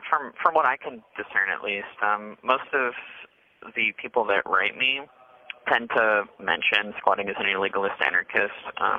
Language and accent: English; Florida, United States; now in Wilsonville, United States; It's a women's prison out here in Wilsonville, Oregon. I'm originally from Broward County, Florida. I came to Portland originally to help with the uprising